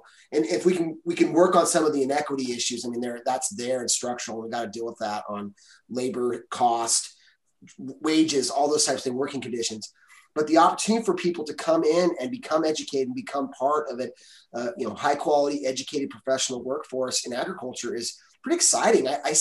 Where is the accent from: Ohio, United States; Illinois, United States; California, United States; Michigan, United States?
California, United States; Chico; I didn't grow up in agriculture other than growing up in Chico